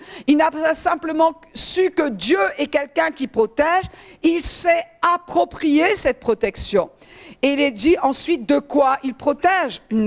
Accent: France; moi je trouve qu'en tant que Française

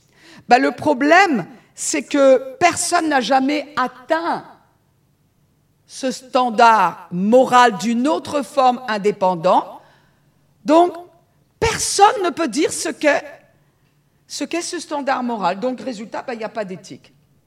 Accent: Brittany, France; En tant que bretonne, je peux vous redonner les ingrédients.

